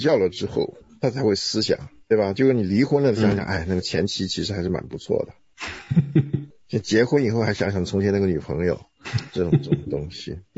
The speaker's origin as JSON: {"language": "Chinese", "country": "Taiwan", "lives_now": "North America", "said": "那这个东西对我们从台湾来的，也许。没有这么强"}